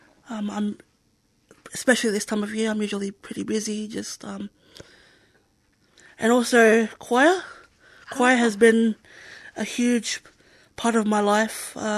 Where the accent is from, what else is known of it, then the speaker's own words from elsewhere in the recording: Australia; Growing up in Australia most of my life